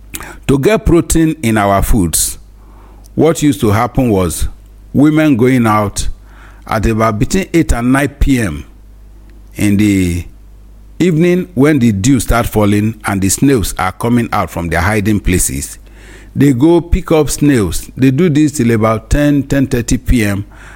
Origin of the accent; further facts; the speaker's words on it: Nigeria; Growing up in Nigeria, moral instruction was basic study in every family.